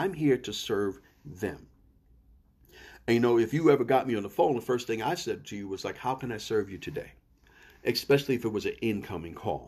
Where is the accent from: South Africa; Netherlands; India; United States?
United States; New York; accent: New York; And I actually just heard my New York accent come out.